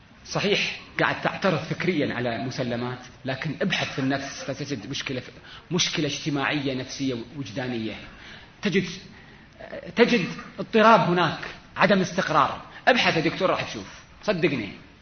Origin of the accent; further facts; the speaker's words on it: Kuwait; في المعهد الديني عندنا في الكويت